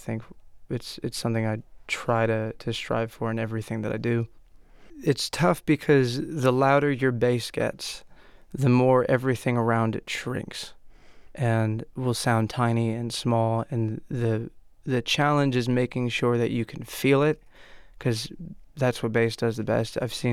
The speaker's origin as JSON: {"language": "English", "town": "Miami", "region": "Florida", "country": "United States", "tie": "born or raised there", "said": "I grew up in Miami."}